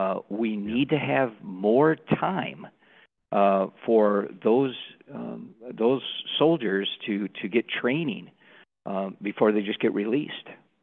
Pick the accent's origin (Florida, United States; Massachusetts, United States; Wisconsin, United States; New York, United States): Wisconsin, United States; especially where I'm from. My home state's Wisconsin